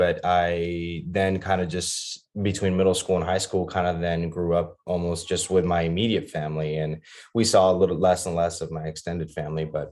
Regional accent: Laredo, Texas, United States; also born or lived in Austin; And so I was born in Austin. She went back down to Laredo. So I was with, you know, grew up with my extended family, grandparents, uncles, aunts, everybody kind of in the same complex, right?

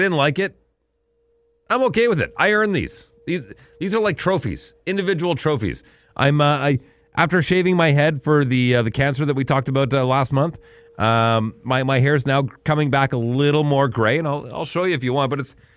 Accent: Alberta, Canada; growing up in Northern Alberta, was an Oiler fan growing up

